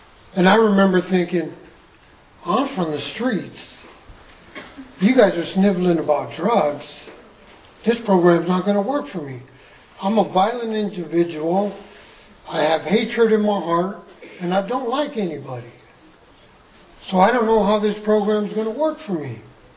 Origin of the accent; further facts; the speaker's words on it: Los Angeles, California, United States; I was from the streets. I was born and raised in Los Angeles. I was in a violent neighborhood.